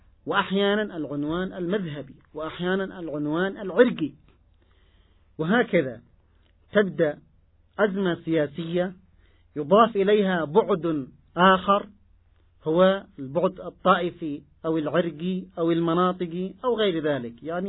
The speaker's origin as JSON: {"language": "Arabic", "country": "Yemen", "said": "عندنا في اليمن صنعوا لنا الكثير من المشاكل"}